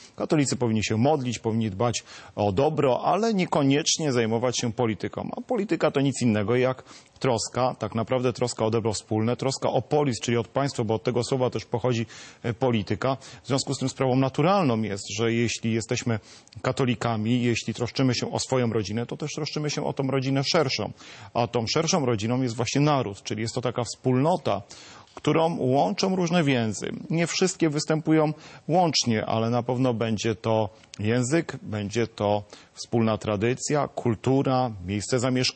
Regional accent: Tomaszów Mazowiecki, Łódź Voivodeship, Poland; pochodzę z Tomaszowa Mazowieckiego. Dzisiaj też przyjechałem z Tomaszowa Mazowieckiego. Tam mieszkają moi rodzice, moja rodzina. Stamtąd pochodzę, można powiedzieć, że no, z dziada pradziada, bo pierwszym, który zamieszkał w Tomaszowie Mazowieckim, był mój pradziad

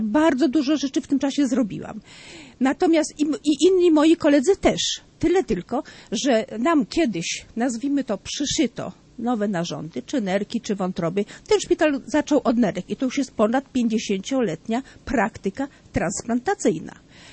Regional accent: Warsaw, Masovian Voivodeship, Poland; Ja jestem pieszoszek, bo jestem z Warszawy. Ja dojeżdżam tylko godzinę.

